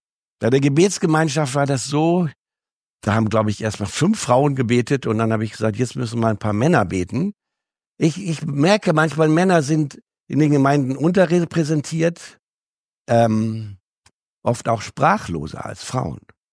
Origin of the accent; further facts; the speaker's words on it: Hamburg, Germany; ich komme aus Hamburg